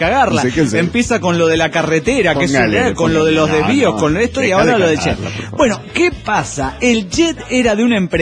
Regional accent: Argentina; Yo soy de Argentina.

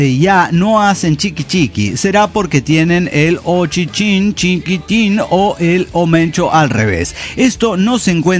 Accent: Mexico; accent: Mexican; perdería mi acento mexicano de Hugo Basaipo

